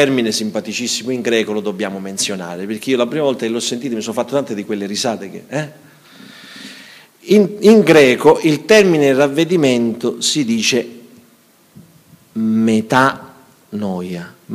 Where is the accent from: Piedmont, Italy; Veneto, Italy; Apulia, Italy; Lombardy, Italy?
Apulia, Italy; Bari; io vengo dal sud, dal sud vero, qui già siete un po' centro, io vengo da Bari.